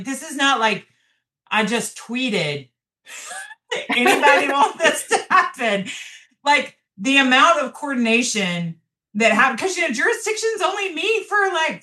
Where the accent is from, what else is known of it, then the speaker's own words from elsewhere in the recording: Southeast, United States; And so I'm from the Southeast.